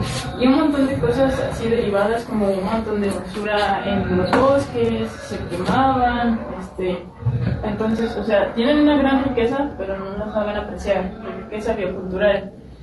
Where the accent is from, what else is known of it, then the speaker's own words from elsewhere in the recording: Zacatecas, Mexico; now in Villa Guerrero, Mexico; E incluso cuando vinieron mis papás a vivir acá, porque somos de Zacatecas